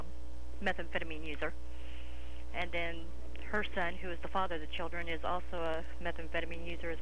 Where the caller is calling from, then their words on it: Weaverville, California, United States; Weaverville, California.